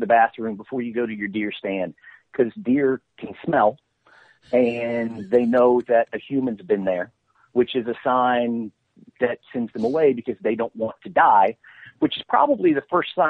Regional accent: Louisiana, United States; also born or lived in Arkansas; I was born in Arkansas. We've got a farm there, and I grew up a lot in North Louisiana, and that ugly part of the world they call the Arklatex.

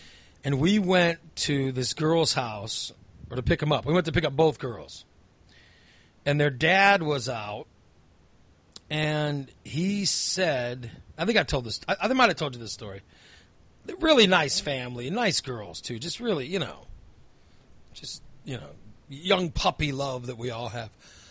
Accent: Illinois, United States; I grew up in Macoupin County. You know, everybody has guns, you know.

